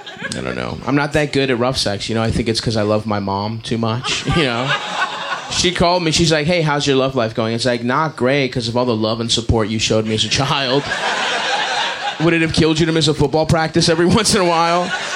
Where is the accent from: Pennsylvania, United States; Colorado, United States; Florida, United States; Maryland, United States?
Maryland, United States; Baltimore; I grew up in Baltimore. I'm kind of poor, you know, first generation immigrant.